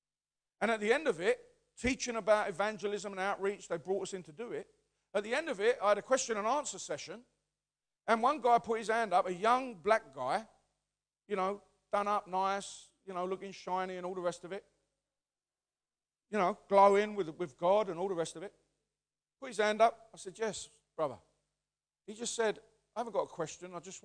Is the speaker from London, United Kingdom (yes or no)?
yes; London, United Kingdom; I come from the East End of London. Where I come from, when I grew up, it was all white.